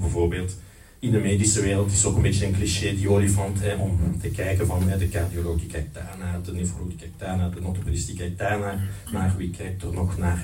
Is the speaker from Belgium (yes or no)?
yes; Sint-Anna-Pede, Flanders, Belgium; born there; het kerkje van mijn geboortedorp, Sint Annabede.